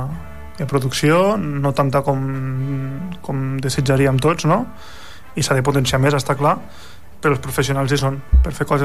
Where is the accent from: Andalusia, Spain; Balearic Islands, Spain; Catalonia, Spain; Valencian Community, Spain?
Catalonia, Spain; Lleida; jo sóc de Lleida, i tenen la perspectiva de que estàs a dalt dels Pirineus. Dius, no, que Lleida també és pla, que Lleida és molt gran